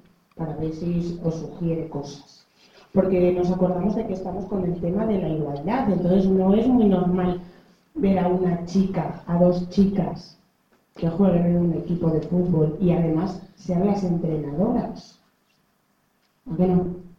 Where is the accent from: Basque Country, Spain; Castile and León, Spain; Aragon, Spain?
Aragon, Spain; Teruel; soy de Teruel. Lo que pasa es que me vine aquí a estudiar y llevo ya aquí 7 años.